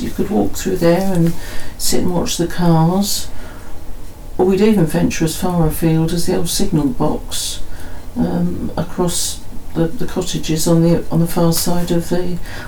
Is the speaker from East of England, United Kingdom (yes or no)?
yes; St Albans, East of England, United Kingdom; I was born in St Albans, at St Olive's Nursing Home, which then stood in Grosvenor Road, but no longer there. And born and brought up then in Tavistock Avenue at number 12